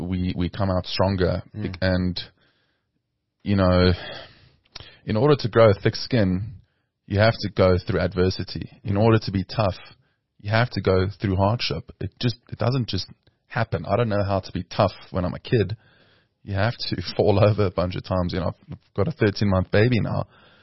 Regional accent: South Africa; So yeah, as a South African, we have to learn to travel if you want to play European Tour or I guess DP World Tour and the PGA Tour.

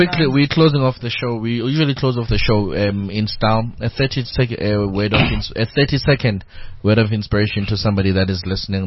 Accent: Benoni, Gauteng, South Africa; Watch it. I'm from Benoni.

